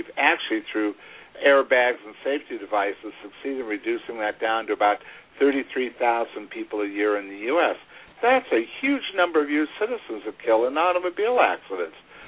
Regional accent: United States; But I can tell you that in the atmosphere I grew up in the United States, post-World War II

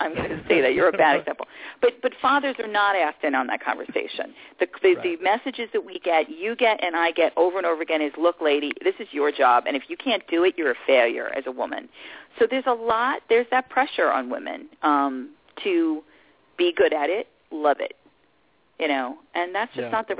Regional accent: New York City, New York, United States; And I grew up on Staten Island.

